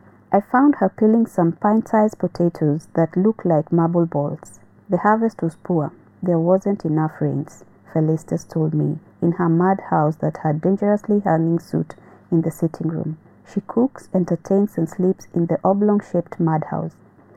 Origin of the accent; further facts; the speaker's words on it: Warirota, Kenya; I grew up in Warirota and went to school with many of these guys, so we interact